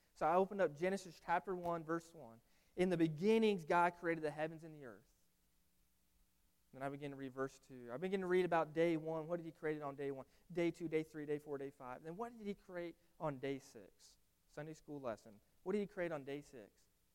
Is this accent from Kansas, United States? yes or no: yes; Wellington, Kansas, United States; Growing up in Wellington, Kansas, a small community, it was the same thing.